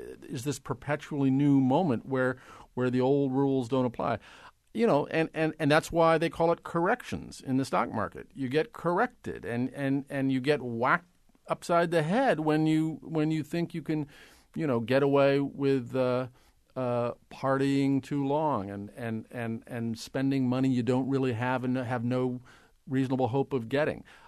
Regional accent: Omaha, Nebraska, United States; And I remember growing up in Omaha, Nebraska, the child of Depression people, my parents, that is

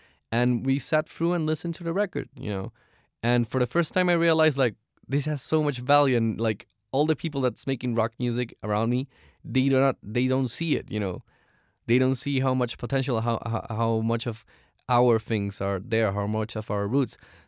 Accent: Caracas, Capital District, Venezuela; in my city, in my hometown in Caracas, by listening to the songs

